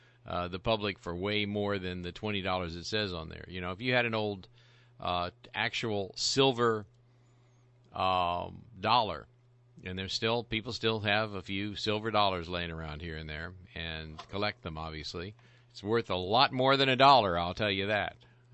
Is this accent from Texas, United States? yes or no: yes; Texas, United States; And I love Texas, and I'm from Texas, and I root for Texas, and I'm truly a Texan.